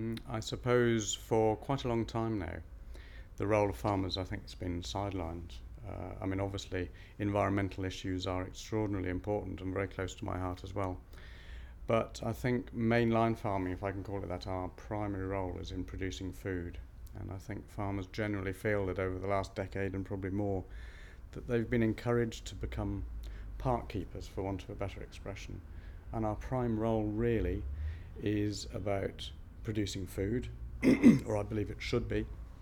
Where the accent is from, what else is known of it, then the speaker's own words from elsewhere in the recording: Nottingham, East Midlands, United Kingdom; I'm 54 years old and I'm from Nottingham.